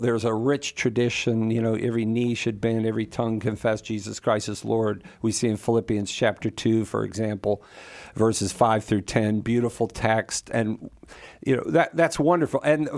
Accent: Virginia, United States; When I was a kid, I was from Virginia, and we used to go to North Carolina, and a lot of times we went to Myrtle Beach, South Carolina, so we went right by y'all in North Carolina.

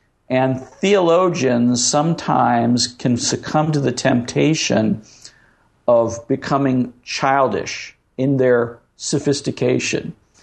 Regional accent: St. Louis, Missouri, United States; I'm glad I'm getting that question from a St. Louis caller because I'm from St. Louis.

